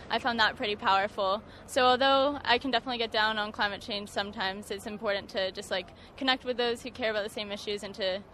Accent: California, United States; I'm originally from California, outside of San Francisco area, and now I'm living in North Carolina

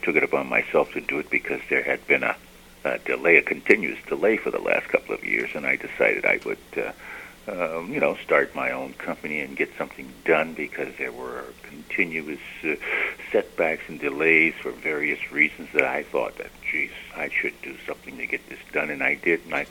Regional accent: Montreal, Quebec, Canada; also born or lived in Nova Scotia; I was gone by four, five years old, and I was in Montreal, and my dad was a piano player

